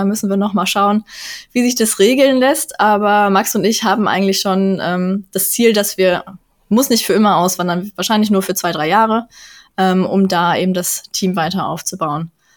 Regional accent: Germany; Also ich als Deutsche bin immer sehr lösungsorientiert

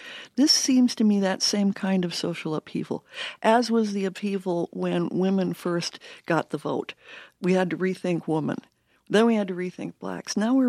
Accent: Georgia, United States; I grew up in Georgia in the 1950s

